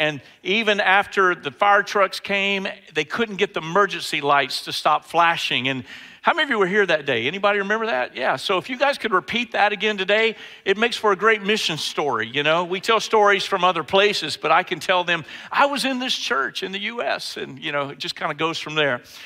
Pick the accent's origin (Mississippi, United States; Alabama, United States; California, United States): Alabama, United States; Mobile; I grew up in Mobile, Alabama in a small church